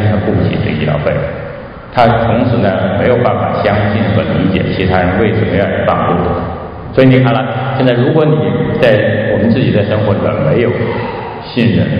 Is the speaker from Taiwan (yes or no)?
no; Beijing, China; 就是说我从北京来也不是一个土豪